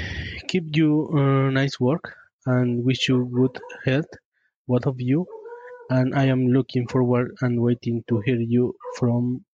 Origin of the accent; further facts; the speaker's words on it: Mexico; English is a second language; I am from Mexico.